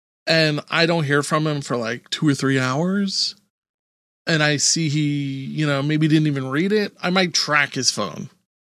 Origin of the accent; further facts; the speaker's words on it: Five Towns, New York, United States; I grew up in the Five Towns.